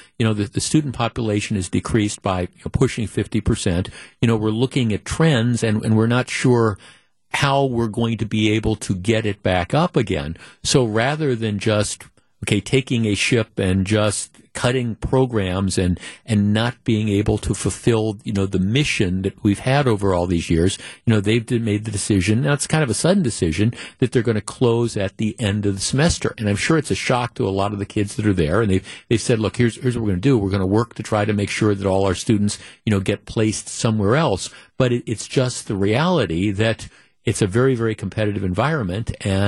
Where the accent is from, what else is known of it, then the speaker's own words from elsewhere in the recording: Glendale, Wisconsin, United States; I grew up very close to Cardinal Stritch. I grew up in Glendale. I lived like three or four blocks away from Nicolet High School.